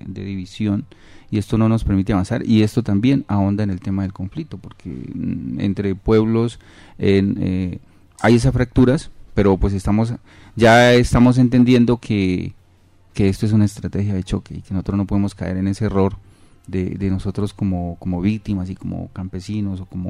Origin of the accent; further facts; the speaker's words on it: Cajibío, Cauca, Colombia; Yo soy del municipio de Cajibío.